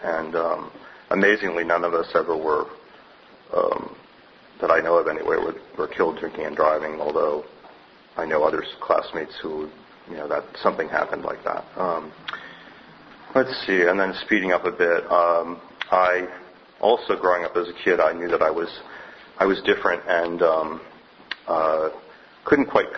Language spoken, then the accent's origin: English; Massachusetts, United States; I was born in Massachusetts. I grew up there about an hour west of Boston.